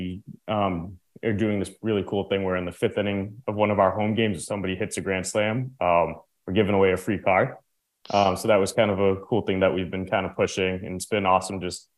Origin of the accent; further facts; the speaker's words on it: Lowell, Massachusetts, United States; So I grew up in Lowell, Massachusetts. So growing up in Lowell, we had the Lowell Spinners.